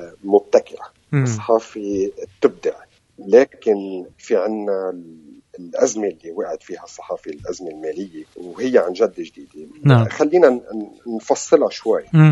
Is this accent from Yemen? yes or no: no; Lebanon; مش مشكلتنا انه نحن لبنانيين